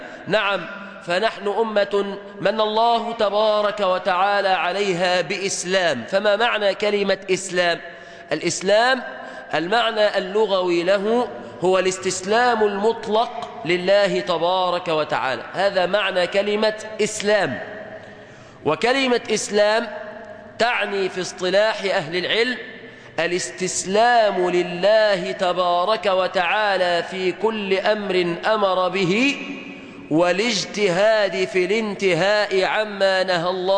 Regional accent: Egypt; بلادنا مصر

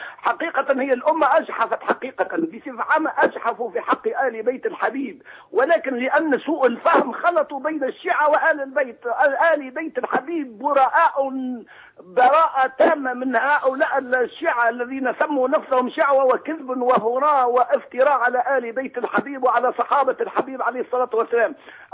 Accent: Tunisia

